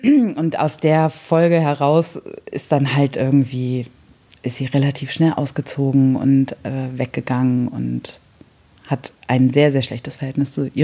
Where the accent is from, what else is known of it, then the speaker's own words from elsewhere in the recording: Hanover, Lower Saxony, Germany; Und da meinte ich, naja, so Hannover. Und dann hat sie immer genauer nachgefragt, bis ich ihr irgendwann meinen Geburtsort quasi genannt habe.